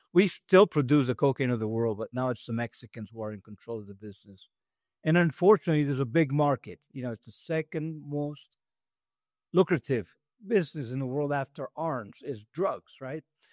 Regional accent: Medellin, Antioquia, Colombia; also born or lived in Connecticut; I was born in Medellin, and then we lived briefly in Connecticut, where all my family lived, and we moved there, and then moved back in 1969

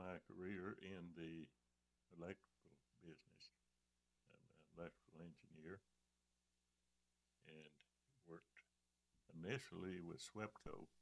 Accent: Hot Springs, Arkansas, United States; moved away as an adult; Yes, I was born and raised just outside of Hot Springs to the west.

